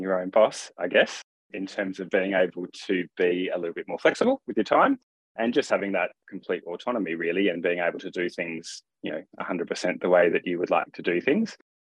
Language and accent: English; Australia; moved away as an adult; now in United Kingdom; I actually studied my degree back in Australia, if people are aware of my accent before they've heard this. But so I studied in Australia and qualified in 1999.